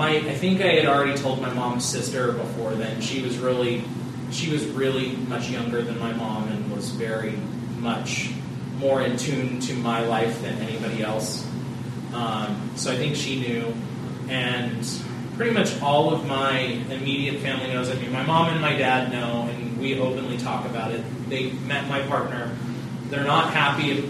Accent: Orange County, California, United States; I'm from Orange County, but I spend a lot of time down here.

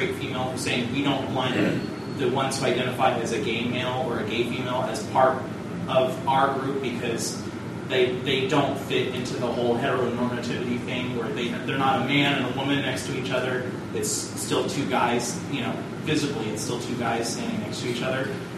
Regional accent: California, United States; I come from Orange County, so it's a slightly different experience as far as the trans folks up there.

